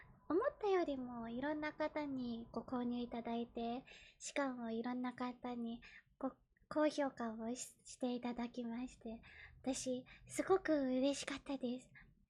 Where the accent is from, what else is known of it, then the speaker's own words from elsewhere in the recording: Kanagawa, Japan; 出身地は神奈川です。年齢は24歳で、